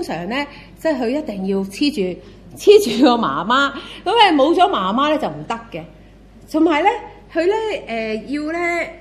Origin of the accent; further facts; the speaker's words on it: China; 你用筷子，我哋中國人用筷子食啦